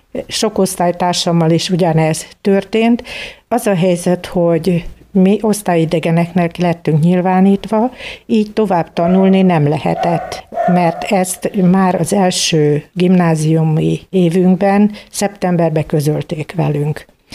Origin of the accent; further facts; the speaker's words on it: Kiskunhalas, Bács-Kiskun, Hungary; kiskunhalasi vagyok, az egész családom kiskunhalasi. Az 1670-es évektől él itt a családom visszamenőlegesen, és minden rokonunk nagyjából itt élt